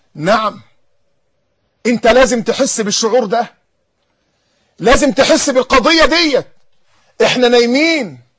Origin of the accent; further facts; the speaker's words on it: Egypt; تقول لي أنا مصري، ما أنا مصري